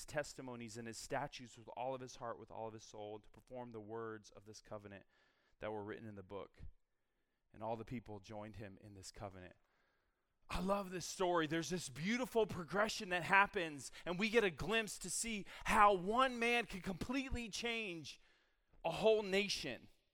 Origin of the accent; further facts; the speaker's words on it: San Diego, California, United States; And there was this pastor in my town in San Diego. He was a former Charger football player. I grew up in San Diego. I love the Chargers.